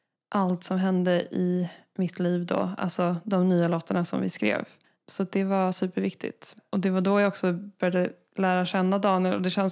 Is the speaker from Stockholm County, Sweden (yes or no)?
yes; Dalarö, Stockholm County, Sweden; Det var en sommar då jag jobbade på mitt lokala bageri på Dalarö, där jag är uppvuxen.